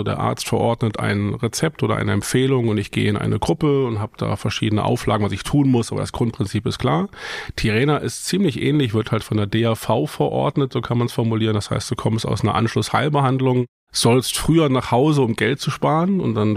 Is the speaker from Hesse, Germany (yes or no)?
yes; Hesse, Germany; wir kommen aus Nordhessen, in der Nähe von Eschwege und wir wohnen und arbeiten dort